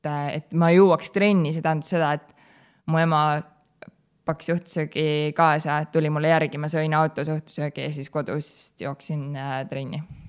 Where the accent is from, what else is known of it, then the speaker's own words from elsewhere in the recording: Adavere, Järva County, Estonia; Ma olen pärit maakohast, nimega Adavere.